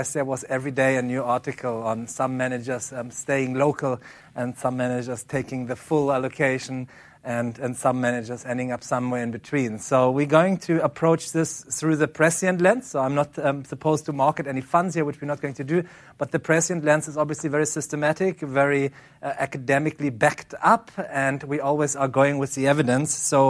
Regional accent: Germany; accent: German; English is a second language; I just want to start by saying sorry for my German accent.

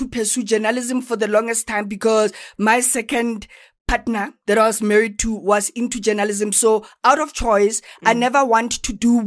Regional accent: Mohlakeng, Gauteng, South Africa; because I was born and bred in Mohlakeng.

